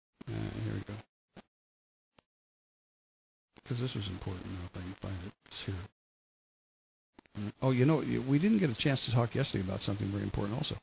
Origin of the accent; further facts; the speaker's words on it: New Jersey, United States; and I grew up in Jersey, and we've told you, we were involved in a lot of mischief.